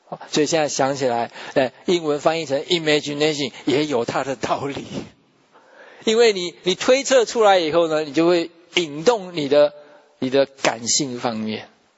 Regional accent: Taiwan; 我们从小在台湾长大的，哎呀，到处满街神佛，我从小初一十五的时候就拜拜，然后就从天公啦、土地公啦、各式各样啦，从小就跟着拜

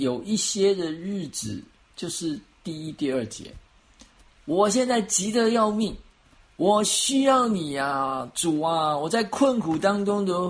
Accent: China; 我们中国人是很喜欢吃的啊

